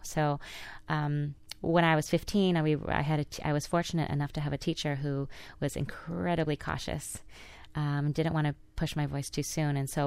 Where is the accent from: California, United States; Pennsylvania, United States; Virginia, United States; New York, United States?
California, United States; Pasadena; I was about 10 years old growing up in Pasadena, California, and I was involved in the Los Angeles Children's Chorus